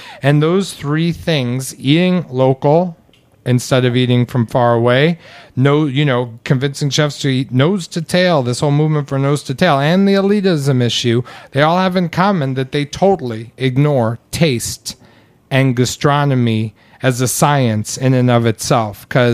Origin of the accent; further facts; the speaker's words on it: New York City, New York, United States; growing up in New York City, Eli Zabar was the first guy to give us good fresh bread.